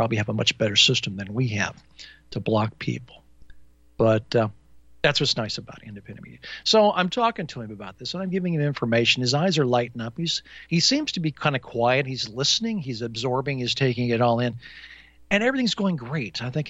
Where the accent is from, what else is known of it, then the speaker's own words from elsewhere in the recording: Indiana, United States; Back in Indiana, growing up in Indiana most of my life, we called this an Indian summer